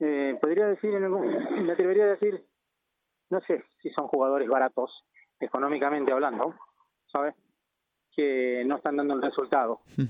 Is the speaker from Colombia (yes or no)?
no; Argentina; accent: Argentine; habrás notado que por mi acento soy argentino y los argentinos somos muy pasionales.